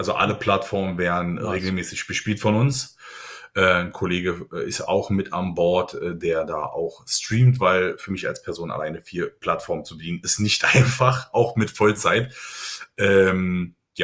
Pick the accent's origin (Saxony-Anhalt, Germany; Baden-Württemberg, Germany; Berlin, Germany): Berlin, Germany; Gott sei Dank, als Berliner ist das ein Katzensprung von einer guten Dreiviertelstunde.